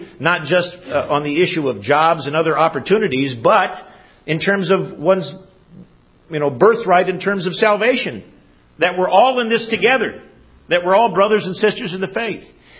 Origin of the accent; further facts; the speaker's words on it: Detroit, Michigan, United States; Now, I didn't grow up in the South, but I grew up in Detroit.